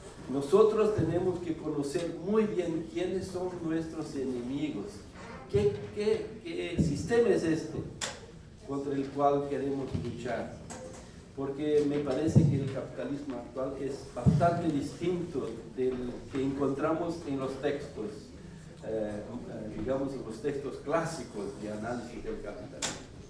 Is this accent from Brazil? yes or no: yes; Brazil; vengo de Brasil y estoy acá en el Foro Social Mundial